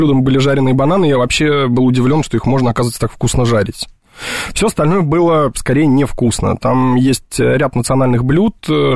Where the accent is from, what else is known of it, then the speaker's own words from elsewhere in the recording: Russia; Знают, как только узнают, что мы из России, сразу начинают радоваться, хлопать в ладоши